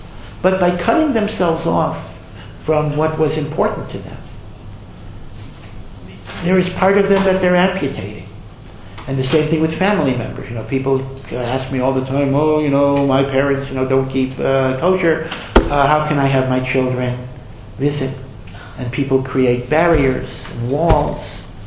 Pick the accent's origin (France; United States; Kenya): United States; North Dakota; And here I come from North Dakota. And, you know, I became from at 29 or 30.